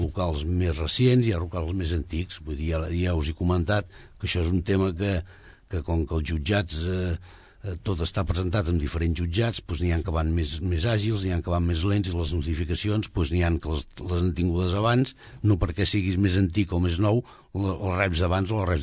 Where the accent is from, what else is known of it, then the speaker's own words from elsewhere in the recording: Sabadell, Catalonia, Spain; tots som gent de Sabadell, tots som empresaris de Sabadell de tota la vida